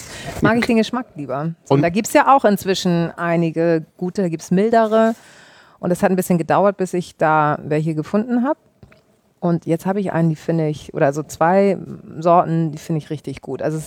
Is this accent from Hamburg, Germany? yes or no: yes; Hamburg, Germany; born there; obwohl ich hier geboren bin in Hamburg